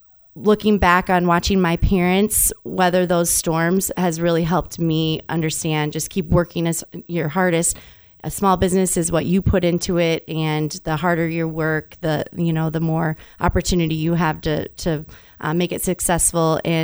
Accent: Holstein, Iowa, United States; Well, I'm from Holstein, Iowa, about 40 minutes east of Sioux City. I grew up there with my parents.

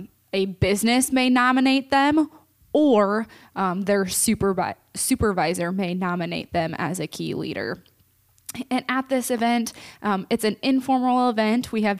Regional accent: Hinton, Iowa, United States; I grew up in Hinton, just north of Sioux City.

